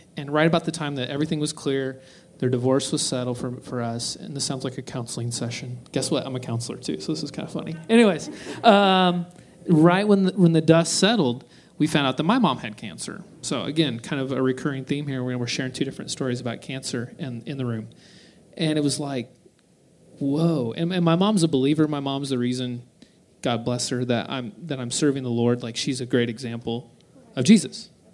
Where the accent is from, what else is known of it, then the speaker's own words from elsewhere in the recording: Colorado, United States; We've lived in different parts of Missouri since we've been married, but I grew up in Colorado, too.